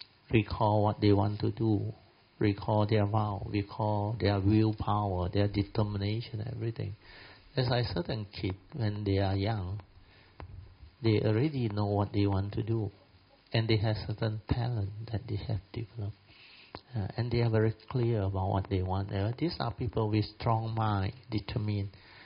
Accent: Simpang Kuala, Kedah, Malaysia; Yeah, 200 ringgit in my hometown, Simpang Kuala, Alustar. That was in the year 1950-something. I was born in 54.

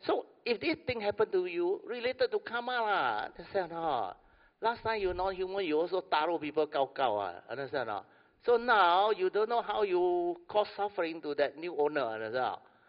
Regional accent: Brickfields, Kuala Lumpur, Malaysia; Radio, I come from Brickfield, that's why I also suspect

